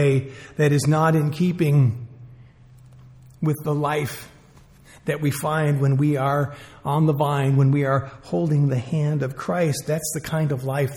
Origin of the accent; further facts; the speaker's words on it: Illinois, United States; I grew up in the Chicago area, so I was up at home visiting my mom and my sister